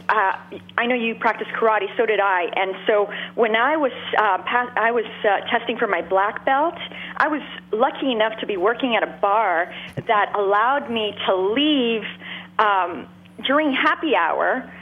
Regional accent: Montreal, Quebec, Canada; I grew up in Montreal.

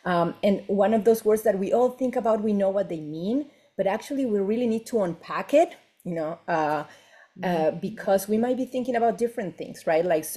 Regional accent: Uruguay; I'm in Uruguay, in my home country.

